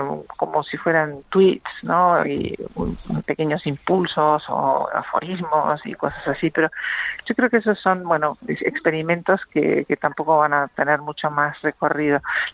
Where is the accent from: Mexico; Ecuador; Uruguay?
Uruguay; moved away; Yo soy uruguayo y hace 1000 años que me fui de Uruguay, pero tengo un contacto diario